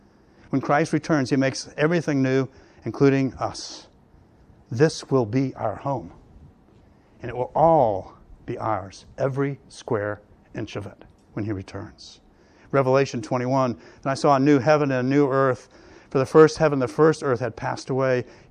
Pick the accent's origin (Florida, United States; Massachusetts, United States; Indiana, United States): Florida, United States; Jacksonville; securing a burial plot in my hometown in Jacksonville.